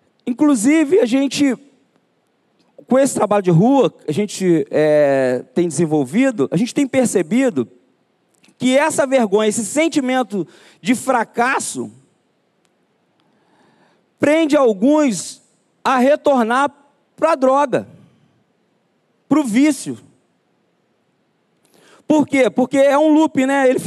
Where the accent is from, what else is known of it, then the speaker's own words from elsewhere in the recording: Duque de Caxias, Rio de Janeiro, Brazil; eu fui criado lá no Gramacho, em Duque de Caxias.